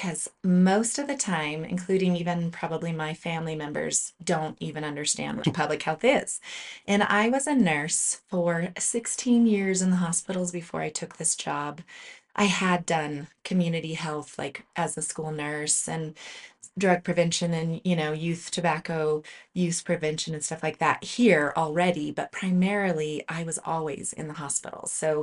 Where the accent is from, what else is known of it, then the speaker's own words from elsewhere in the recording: Moab, Utah, United States; now in Silverton, United States; I grew up in Moab, Utah. And we moved to Silverton in 2002.